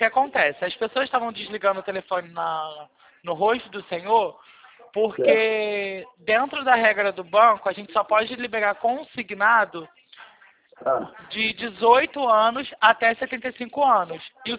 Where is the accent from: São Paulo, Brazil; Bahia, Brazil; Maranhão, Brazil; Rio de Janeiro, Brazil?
Rio de Janeiro, Brazil; Nova Iguaçu; eu sou de Nova Iguaçu.